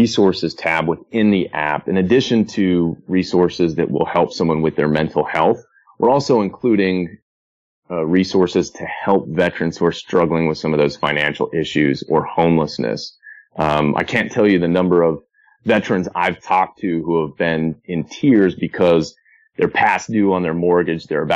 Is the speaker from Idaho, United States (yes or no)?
no; Utah, United States; being a Utah boy. I'm from Utah.